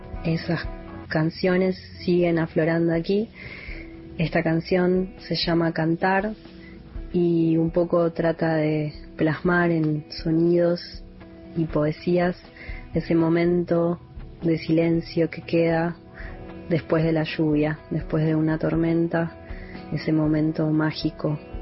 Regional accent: Buenos Aires, Argentina; Nací en Buenos Aires, ahí me formé y ahí investigué en la música y en el canto

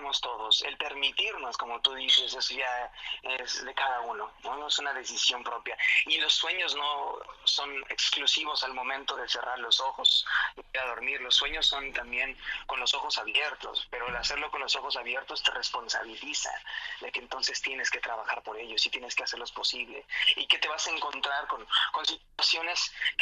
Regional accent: Morelia, Michoacán, Mexico; Soy originario de Morelia, Michoacán

